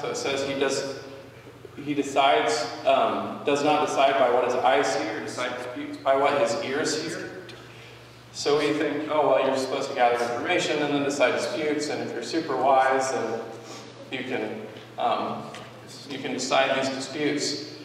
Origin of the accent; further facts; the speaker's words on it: Cambodia; And I grew up in Cambodia, so you can ask my parents about this.